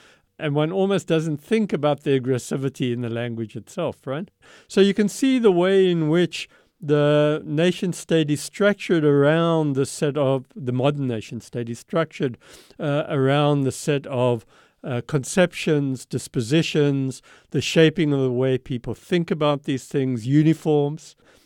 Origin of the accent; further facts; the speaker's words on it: South Africa; moved away; But I grew up in South Africa where, to go to school, you had to get dressed in a uniform